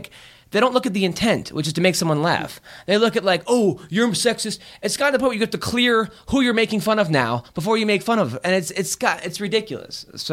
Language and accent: English; New York, United States; come on, I'm from New York, that's not cool.